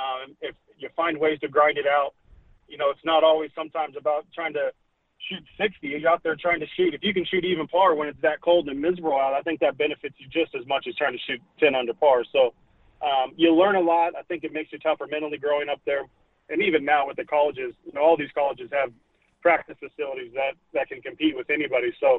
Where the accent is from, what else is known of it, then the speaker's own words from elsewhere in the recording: Kansas, United States; I don't eat fish, so I grew up there in Kansas. I'm a true steak and potato boy